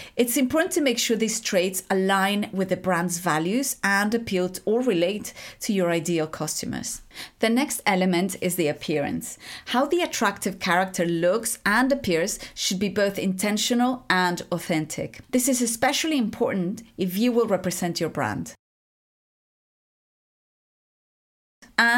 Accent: Mexico; English is a second language; now in United Kingdom; I also have an accent because I'm from Mexico, and over the years in the UK, I've tried to make sure not to lose it or dilute it too much because it's part of who I am.

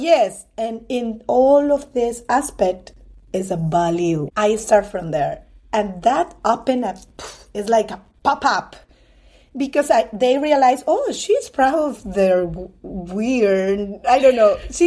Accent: Peru; English is a second language; And I say, oh, I'm from Peru. You know, do you know where is Peru? No, the answer is no. It's next to Mexico, they answered.

